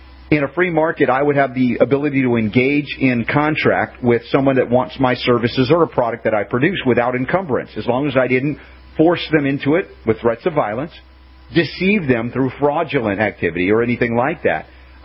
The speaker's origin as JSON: {"language": "English", "region": "Deep South", "country": "United States", "tie": "born or raised there", "said": "I grew up in the Deep South much of my life, back in the 60s and the 70s in particular, or earlier."}